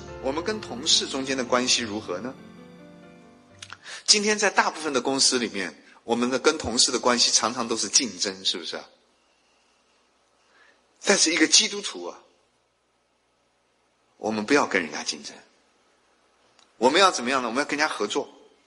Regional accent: China; moved away as an adult; now in United States; 因为我们中国人都很客气嘛，我们中国人都不懂得去表达自己嘛，我们中国人都不会去好像据理力争，这是我的权利。我刚来美国的时候，就所有的人都这样教我

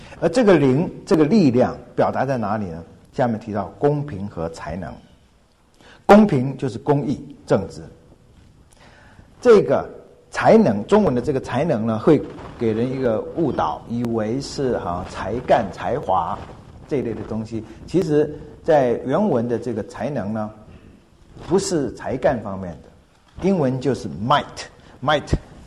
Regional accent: Fujian, China; 他是我们家乡福建人

